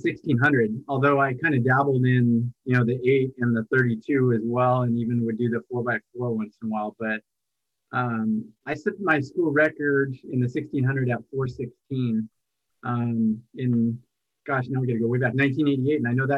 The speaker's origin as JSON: {"language": "English", "town": "Boston", "region": "Massachusetts", "country": "United States", "said": "And I had considered Boston College because I'm originally from Boston."}